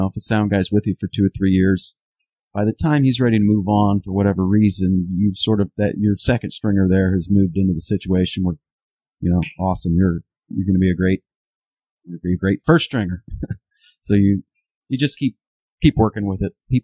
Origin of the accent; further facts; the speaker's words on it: Centerville, Ohio, United States; now in Champaign-Urbana, United States; No, I grew up in Ohio. I graduated high school in Centerville, Ohio, and came to U of I to go to school and just never really left.